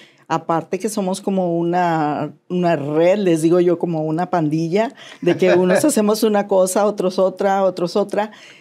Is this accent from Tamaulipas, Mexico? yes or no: yes; Matamoros, Tamaulipas, Mexico; Soy de Matamoros, Tamaulipas.